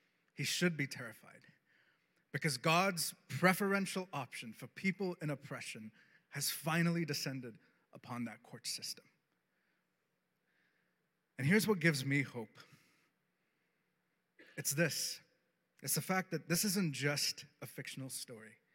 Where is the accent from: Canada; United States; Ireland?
Canada; And you know what's even more depressing as a Canadian?